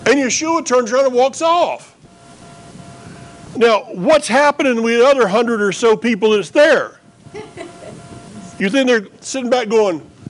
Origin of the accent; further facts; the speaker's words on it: the South, United States; and by the way, I know I'm from the South, but I'm not going to eat bacon anymore.